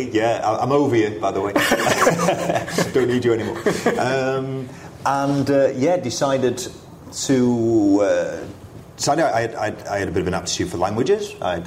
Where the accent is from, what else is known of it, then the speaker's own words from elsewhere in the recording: Blackpool, North West England, United Kingdom; I'm from a place called Blackpool, which is in the northwest of England.